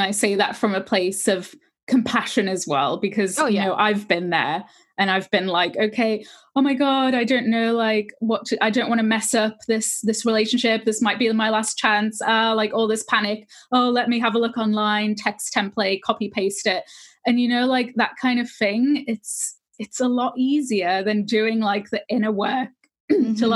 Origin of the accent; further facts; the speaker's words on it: Switzerland; also born or lived in Newcastle, United Kingdom; So I'm from Newcastle, so in the northeast of England, but also my dad's from Switzerland. So I grew up over there.